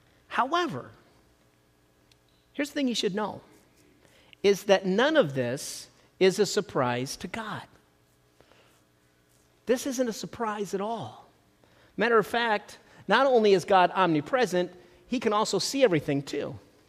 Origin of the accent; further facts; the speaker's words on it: Midwest, United States; I'm from the Midwest, I say pop, I don't say soda